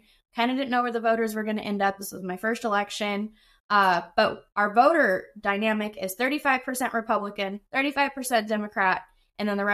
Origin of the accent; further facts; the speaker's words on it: Tulare, California, United States; I was born and raised here in Tulare, California, and my family's deeply rooted in ag.